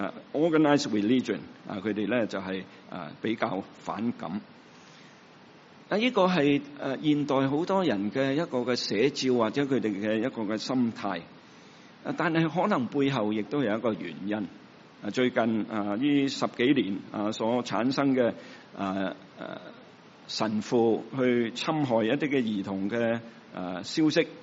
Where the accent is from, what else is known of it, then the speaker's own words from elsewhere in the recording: China; 一向我們中國人被批評一盤散沙，就是我們沒有組織，我們中國人沒有團結，沒有組織